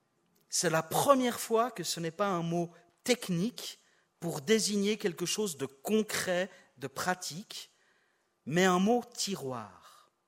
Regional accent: Switzerland; On entend de plus en plus, aussi chez nous en Suisse, cette formule choc.

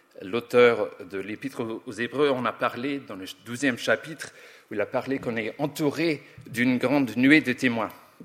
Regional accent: Belfast, Northern Ireland, United Kingdom; French is a second language; j'ai grandi à Belfast.

